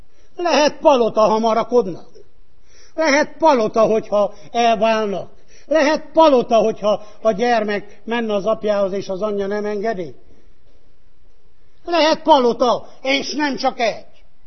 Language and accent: Hungarian; Kisgalambfalva, Harghita, Romania; Amíg én gyermek voltam, és 15 évig felnőttem Kisgalamfalván, a 800 vagy 1000 számú közösségben egy elválás se volt.